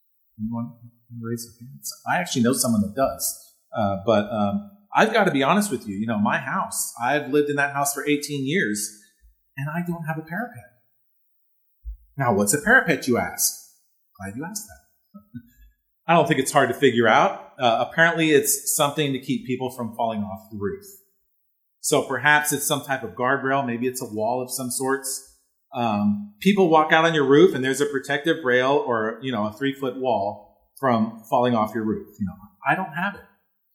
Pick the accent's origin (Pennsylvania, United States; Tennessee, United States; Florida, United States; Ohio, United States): Pennsylvania, United States; now in North Texas, United States; You know, maples remind me so much of where I grew up in Pennsylvania. You don't see a whole lot of these types of maples in North Texas.